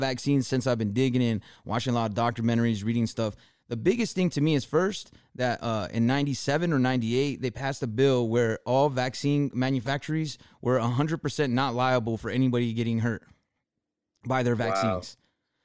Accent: California, United States; That's because we're from Cali, though.

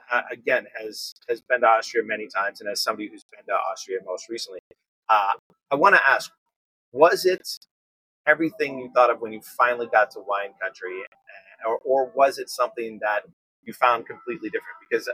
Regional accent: New York, United States; I grew up in the Finger Lakes of New York

